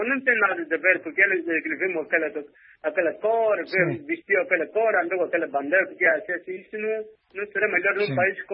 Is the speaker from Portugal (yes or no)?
no; Angola; Mas sim, devia ter tratar o problema no geral, como angolanos.